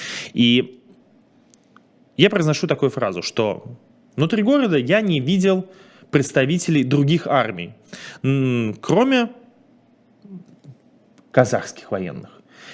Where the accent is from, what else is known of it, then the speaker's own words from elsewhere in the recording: Russia; особенно если считать, что мы из России, мы знаем, что такое настоящее преследование